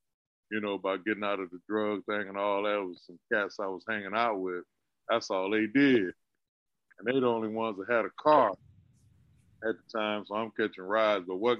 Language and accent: English; Compton, California, United States; growing up in Compton, the memories I have because of where I came from, all in white folks, the 60s movement was going on at the time.